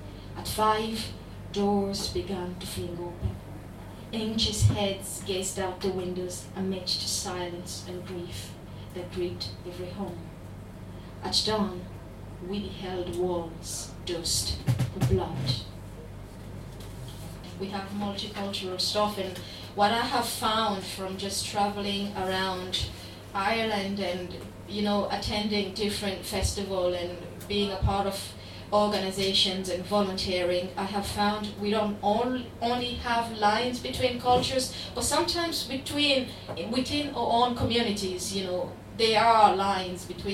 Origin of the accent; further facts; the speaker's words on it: DR Congo; first language French; English is a second language; Yeah, and as you might know by now, I am not from here. I am from the Democratic Republic of Congo, which is a big country. It's like half the size of Europe in Central Africa. Yeah, we speak French and we have multiple languages over there.